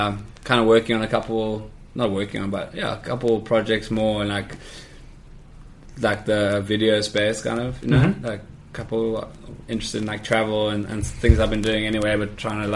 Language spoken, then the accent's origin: English; Cape Town, Western Cape, South Africa; Then we go to Cape Town on the 9th of September for the one premiere I'm really excited for. It's my hometown.